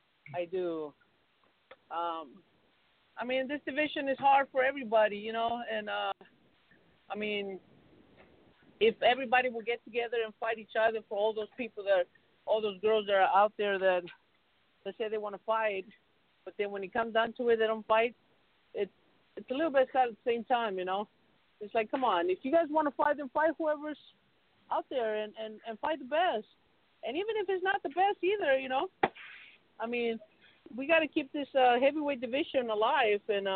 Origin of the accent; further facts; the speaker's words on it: Mexico; everybody was like from the USA, but we were saying, no, we're from Mexico.